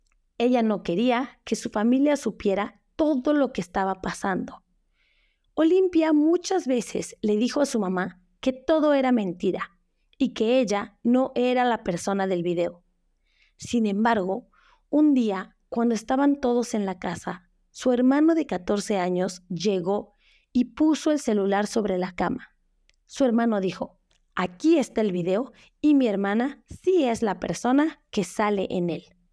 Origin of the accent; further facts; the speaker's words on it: Mexico; una situación que sucede en muchos países, no solo en México, pero yo voy a hablar de lo que conozco en mi país